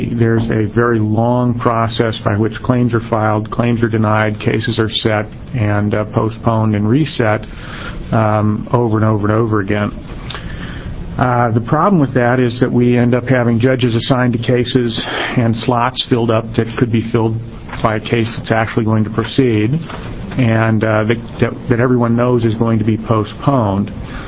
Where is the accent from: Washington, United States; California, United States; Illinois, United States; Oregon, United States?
Oregon, United States; Eugene; I'm an attorney from Eugene